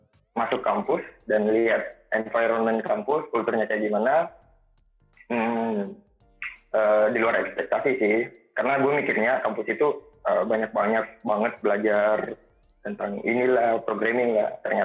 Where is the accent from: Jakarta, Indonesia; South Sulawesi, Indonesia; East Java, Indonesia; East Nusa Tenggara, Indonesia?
South Sulawesi, Indonesia; Makassar; Di 2014 gue ngambil teknik informatika di Makassar. Iya, asal gue dari Makassar.